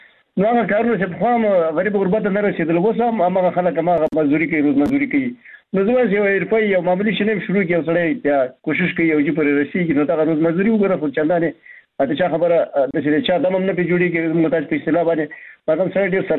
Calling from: Baghlan, Afghanistan; بغلان مې تماس نیولې

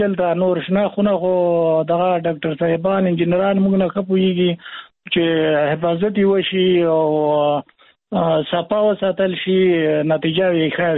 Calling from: Khost, Afghanistan; په خوست کې موږ پکیا نه په خوست ولایت کې یو

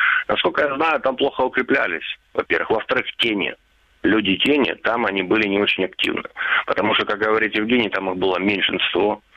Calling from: Mariupol, Donetsk Oblast, Ukraine; Здравствуйте … Мариуполь.

